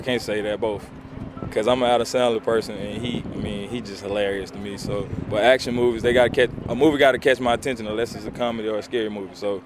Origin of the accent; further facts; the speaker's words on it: Pensacola, Florida, United States; I mean, I'm from Pensacola, so we by the water.